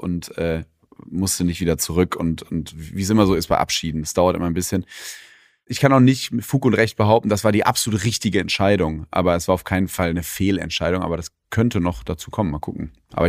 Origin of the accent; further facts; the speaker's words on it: North Rhine-Westphalia, Germany; aus Westfalen, wo ich herkomme